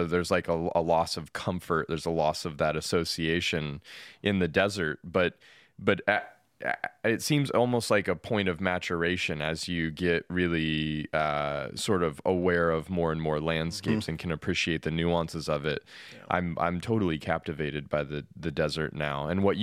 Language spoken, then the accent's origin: English; Colorado, United States; I was always in very close proximity to the desert growing up because I lived on the western slope of the Rockies where the Utah desert runs into the foothills